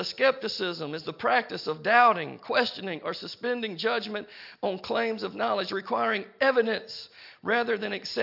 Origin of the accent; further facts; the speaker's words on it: Mississippi, United States; And I grew up in Mississippi and we had to teach us things simply.